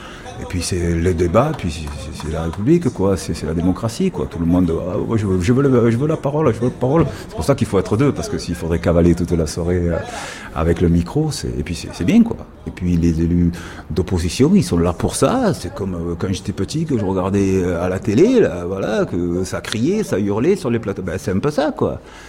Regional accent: Provence-Alpes-Côte d'Azur, France; Moi, j'ai grandi au Parc Aliste.

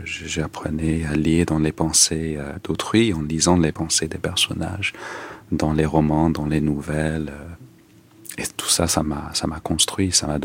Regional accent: England, United Kingdom; French is a second language; Je suis né et j'ai grandi en Angleterre. Mon enfance était dans les années 80.

